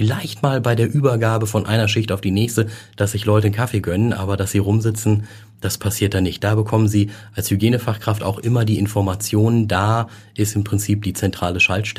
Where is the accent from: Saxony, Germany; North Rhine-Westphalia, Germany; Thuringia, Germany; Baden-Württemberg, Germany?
North Rhine-Westphalia, Germany; now in Hamburg, Germany; Nordrhein-Westfalen ist mein Zuhause, meine Heimat.